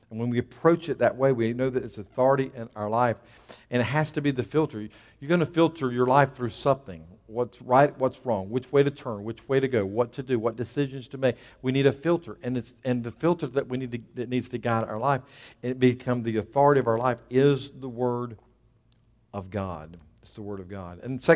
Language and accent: English; North Carolina, United States; You know, we're from North Carolina.